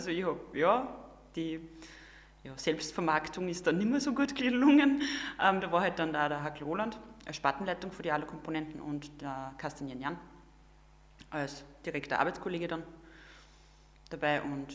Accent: Windischgarsten, Upper Austria, Austria; now in Kirchdorf, Austria; bin 25 Jahre alt und bin eigentlich von Windischgasten und wohne aktuell in Kirchdorf.

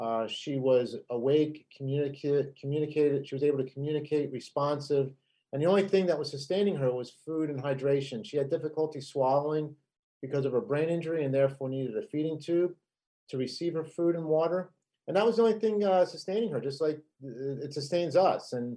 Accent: Pennsylvania, United States; We were 13 months apart. We grew up outside of Philadelphia.

